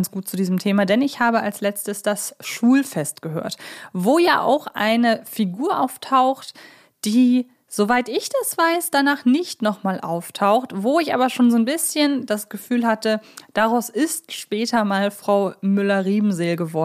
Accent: Hamburg, Germany; Bei uns in Hamburg oder in meiner Familie haben wir auch Frikadellen gesagt.

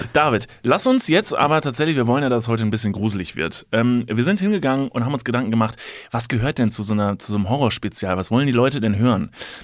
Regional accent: Kevelaer, North Rhine-Westphalia, Germany; Ich komme ja aus Kevlar, ne, aus einem Wallfahrtsort

